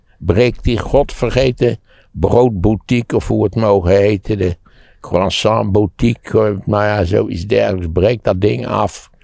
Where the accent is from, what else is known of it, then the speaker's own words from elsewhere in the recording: Netherlands; born there; wat ben ik dankbaar dat u mij geboren heeft laten worden in een vrij redelijk, fatsoenlijk en schatrijk land. Ja, er is van alles mis in Nederland